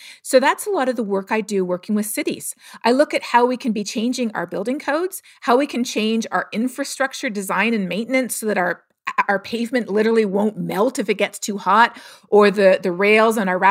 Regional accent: Toronto, Ontario, Canada; So, you know, I grew up in Toronto and our house didn't have air conditioning.

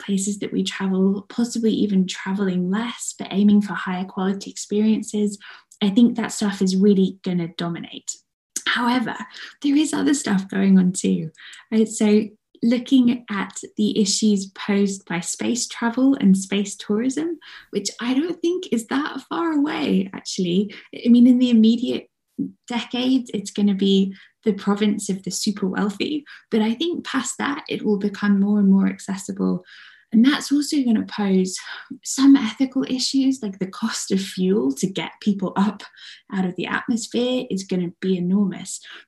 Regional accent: United Kingdom; As a British tourist, so much of it is totally unfamiliar

